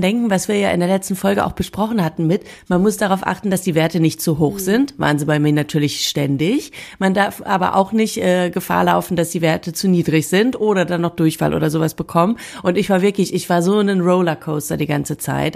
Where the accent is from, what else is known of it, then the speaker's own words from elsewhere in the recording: Lemgo, North Rhine-Westphalia, Germany; ich komme ja aus der Nähe von Bielefeld in Lemgo